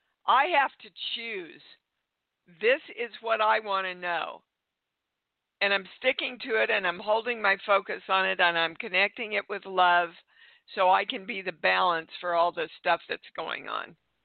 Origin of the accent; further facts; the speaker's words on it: Kansas, United States; I was raised in Kansas.